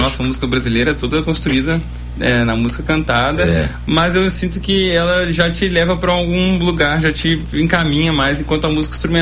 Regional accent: Minas Gerais, Brazil; Porque somos brasileiros e mineiros, né?

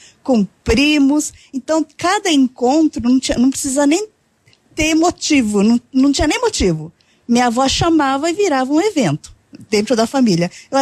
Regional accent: Londrina, Paraná, Brazil; born there; Londrina, eu sou nascida em Londrina.

